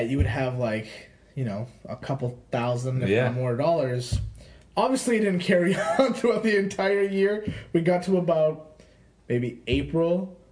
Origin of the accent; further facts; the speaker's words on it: Canada; I'm from Canada. He's from the UK.